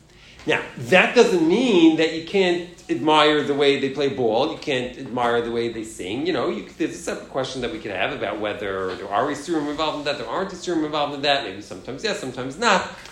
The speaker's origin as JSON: {"language": "English", "town": "New York City", "region": "New York", "country": "United States", "said": "I'm Jewish. I'm also a New Yorker, and I'm also an American."}